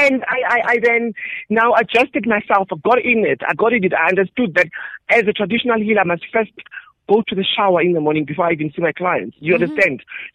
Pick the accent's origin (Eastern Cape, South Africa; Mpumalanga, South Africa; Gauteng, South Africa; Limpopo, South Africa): Mpumalanga, South Africa; Embalenhle; She's from Embalenhle, which is in Secunda, Mpumalanga, that side. So I grew up in Mpumalanga, Embalenhle.